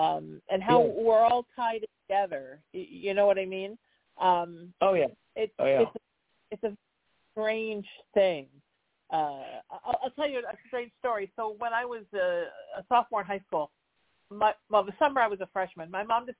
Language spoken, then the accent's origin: English; Huntington Beach, California, United States; Anaheim was pretty far away for me to go to driving school because I grew up in Huntington Beach.